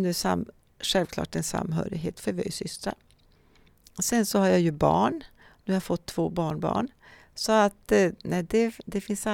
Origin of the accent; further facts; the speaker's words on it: Överkalix, Norrbotten County, Sweden; Ja, jag kommer från en glesbygd. Jag kommer från Överkalix. Pappa och mamma jobbar på skogssidan.